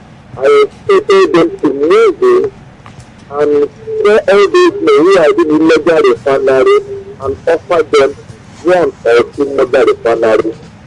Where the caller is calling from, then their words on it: Lagos, Nigeria; I'm calling from Lagos.